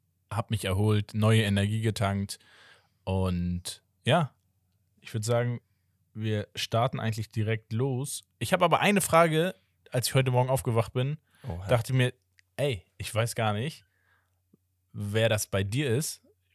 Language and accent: German; Portugal; ich bin ja Portugiese sowieso